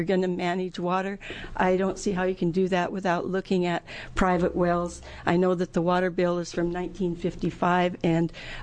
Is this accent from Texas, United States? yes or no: no; Oregon, United States; I'm from the Grand Ronde Valley, and we are a part of a water district and have irrigation rights on that district